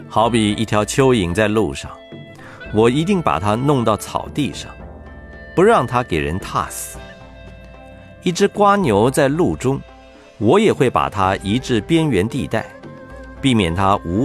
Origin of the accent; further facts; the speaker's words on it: China; 我因为从小出生在扬子江边，3、4岁就在水里玩耍，水性很好